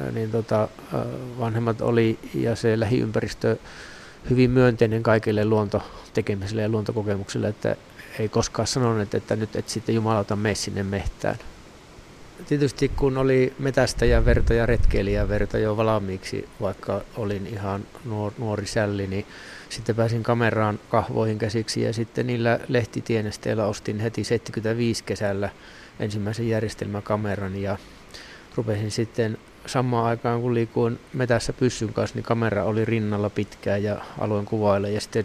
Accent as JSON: {"language": "Finnish", "town": "Suomussalmi", "region": "Kainuu", "country": "Finland", "tie": "born or raised there", "said": "Pikkupoikana, kun siellä Suomussalamella ihan muutaman vuoden ikäisenä könysin metässä yksikseen ja tein nuotioa ja pimeydessä kahtelin nuotion rätinässä niitä puita omassa kotitalon metässä, niin se on jo sieltä lähtenyt se lapsuustausta"}